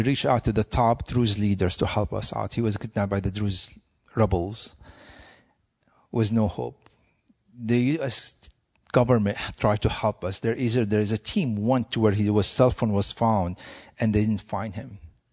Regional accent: Syria; growing up in the Middle East and Syria.

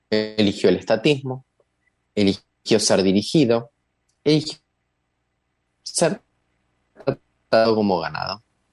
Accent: Argentina; porque yo, como argentino, no solo estoy cansado, estoy profundamente, profundamente apenado

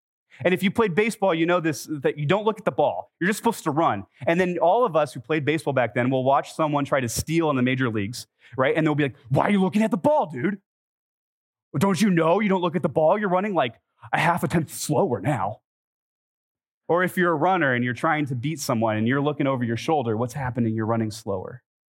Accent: Los Angeles, California, United States; I'm from California, by the way, so I'm not like, I am from LA.

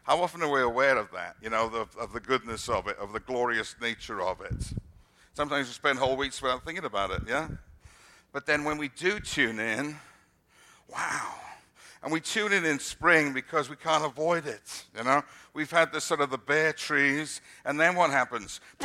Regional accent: United Kingdom; now in United States; Remember when I came from Britain originally, we have large areas of brick.

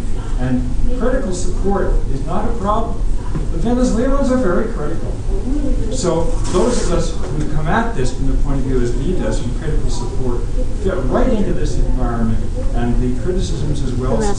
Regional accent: Toronto, Ontario, Canada; I'm from Toronto.

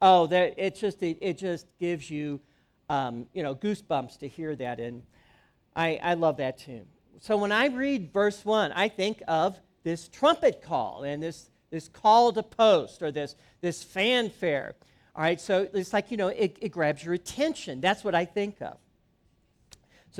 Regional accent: St. Louis, Missouri, United States; When I grew up in St. Louis, our home's heating system, when I was a child, was upgraded to an oil-burning furnace.

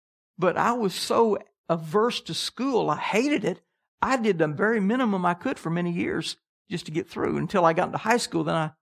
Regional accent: Canada; because they pronounced the words totally different than I did. I'm from Canada. They made fun of my speech.

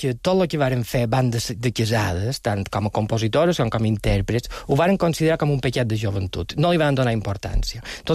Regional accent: Felanitx, Balearic Islands, Spain; Bé, jo som de Falanit i no sabia on eren les cases de Sant Amalè.

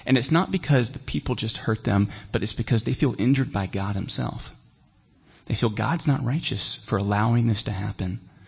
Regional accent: South Carolina, United States; In the deep south where I'm from, in South Carolina, I've hidden my accent that you might understand me.

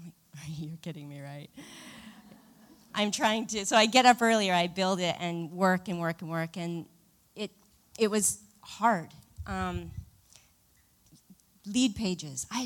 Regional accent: Medicine Hat, Alberta, Canada; I am from Alberta, Medicine Hat, Alberta.

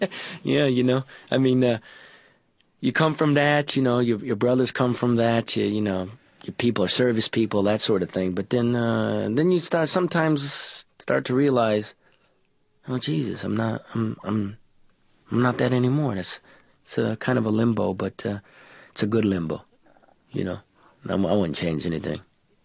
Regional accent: Detroit, Michigan, United States; I'm from Detroit, you know

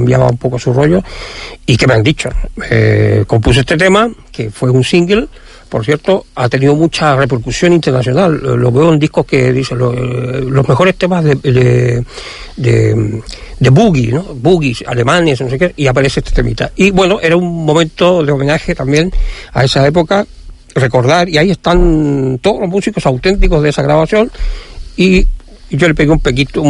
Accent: Chile; moved away; el recuerdo que me quedó de Chile cuando yo me fui. Que yo no me fui por ningún asunto político, me fui porque Chile era muy difícil trabajar, no había noche, había toque de queda

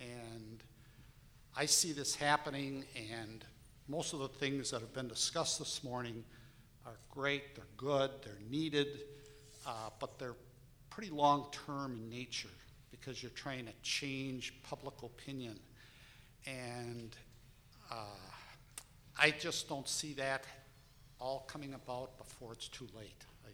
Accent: Wisconsin, United States; Good morning. … from Wisconsin, business entrepreneur.

